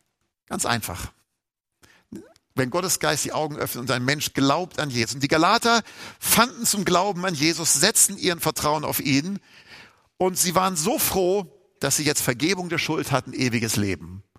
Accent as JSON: {"language": "German", "region": "Hamburg", "country": "Germany", "said": "Ich bin ja Hamburger, da muss ich nicht so weit fahren."}